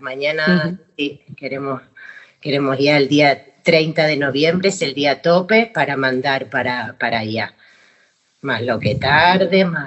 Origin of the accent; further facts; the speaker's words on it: Argentina; moved away as an adult; yo vengo de Argentina y hace muchos años que estoy aquí